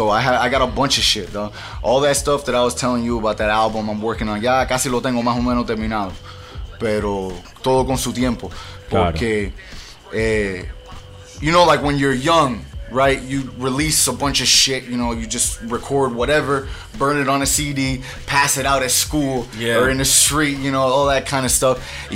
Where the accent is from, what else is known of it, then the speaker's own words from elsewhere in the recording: Miami, Florida, United States; From Miami. I was born and raised. Nacido y creído aquí. En South Miami Hospital y todavía vivo por allá